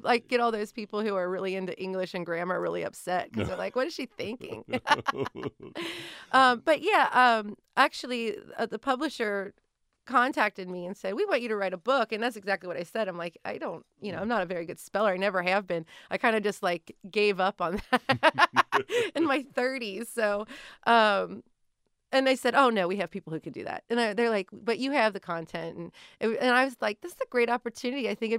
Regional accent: Cincinnati, Ohio, United States; But yeah, I moved back to the city, which is my hometown. Cincinnati is my hometown.

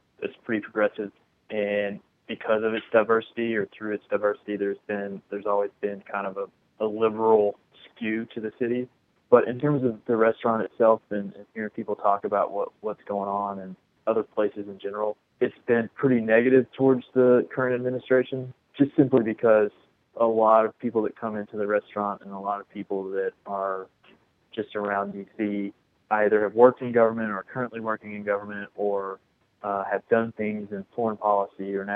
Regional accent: Bardstown, Kentucky, United States; There are a lot of people in my hometown that did vote for this and did kind of support this agenda.

